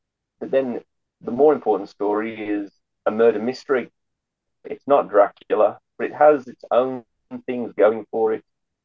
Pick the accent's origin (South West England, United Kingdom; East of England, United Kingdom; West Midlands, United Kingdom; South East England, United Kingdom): West Midlands, United Kingdom; Dudley; I happen to come from the exact same town that he was born and raised in Dudley, England.